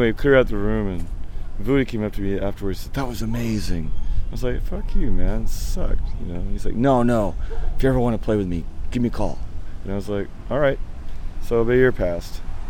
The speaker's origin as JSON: {"language": "English", "region": "England", "country": "United Kingdom", "tie": "born or raised there", "moved": "yes", "said": "I grew up in England during the whole glam rock progressive rock era"}